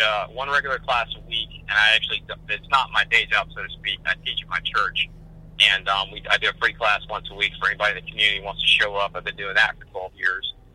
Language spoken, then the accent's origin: English; Georgia, United States; I grew up in Monroe County, Georgia. That's a rural community. That's all there was.